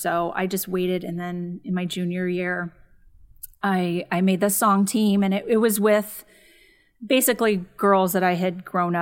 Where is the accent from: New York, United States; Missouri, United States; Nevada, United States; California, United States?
California, United States; San Dimas; I grew up in San Dimas, which is a suburb of LA, more towards out Pasadena, a little past that.